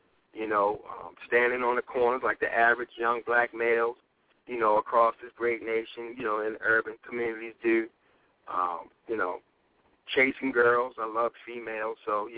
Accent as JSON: {"language": "English", "town": "Baltimore", "region": "Maryland", "country": "United States", "tie": "born or raised there", "said": "Actually, Baltimore City. I'm born and raised in Baltimore. I grew up in a neighborhood that we call Wilson Park."}